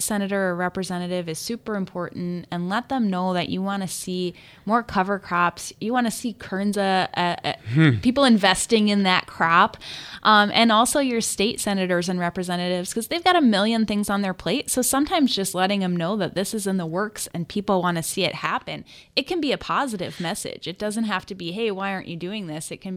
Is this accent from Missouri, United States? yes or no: no; Chicago, Illinois, United States; now in Minnesota, United States; I'm from Chicago. That's the area code. 630-806-9909. But I have lived in Minnesota now for 10 years.